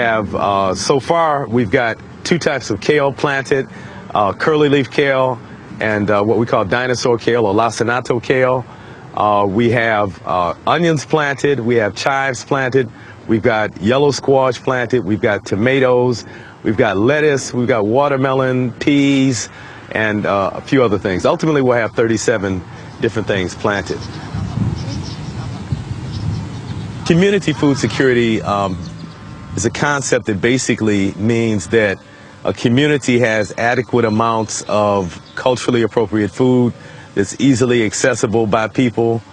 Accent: Detroit, Michigan, United States; There used to be, when I was growing up in Detroit, at least 6 or 7 major supermarkets, national supermarkets in the city.

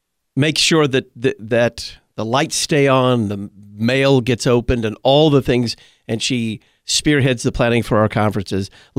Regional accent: Texas, United States; When I first met her, and I just said I was from Texas, she had no idea where that was.

